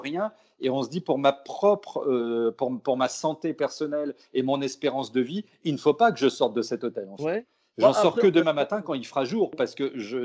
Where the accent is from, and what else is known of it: Brittany, France; born or raised there; also born or lived in Pessac